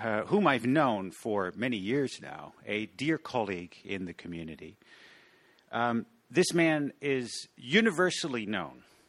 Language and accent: English; Amsterdam, North Holland, Netherlands; now in Brisbane, Australia; I was in Amsterdam with him just a few weeks ago, which happens to be my hometown, Amsterdam in the Netherlands.